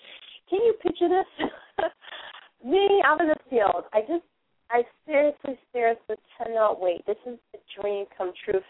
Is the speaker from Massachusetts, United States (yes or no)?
yes; Boston, Massachusetts, United States; People sometimes think it's New York, but I'm from Boston. You know, I've lived in the Indian cities my whole life, you know, in and around Boston.